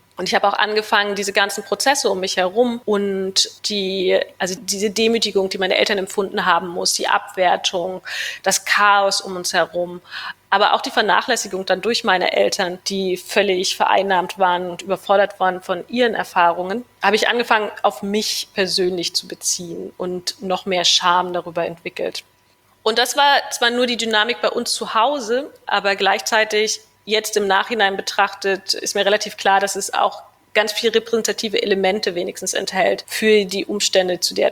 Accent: Germany; was für mich als DDR-Kind völlig normal war

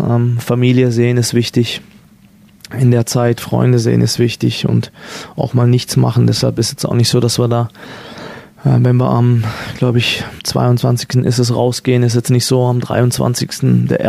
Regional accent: Switzerland; Es ist auch nicht so als Schweizer, dass man, obwohl die Schweiz sehr klein ist, aber es gibt dann auch sehr viele Skigebiete, dass man alles gesehen hat.

